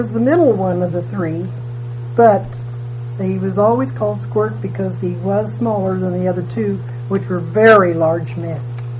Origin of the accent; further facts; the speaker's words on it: Kinsley, Kansas, United States; born there; I was born on July 26th, 1931, in Kinsley, at the address of 315 East 6th, or 5th.